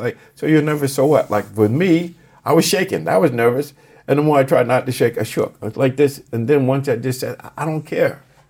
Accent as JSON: {"language": "English", "town": "Boston", "region": "Massachusetts", "country": "United States", "tie": "born or raised there", "said": "I grew up in Boston, so I watched the Celtics."}